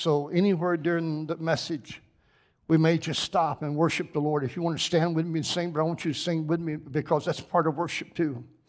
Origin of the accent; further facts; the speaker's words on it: South Carolina, United States; We have a guest from South Carolina, Melinda, from back in my hometown.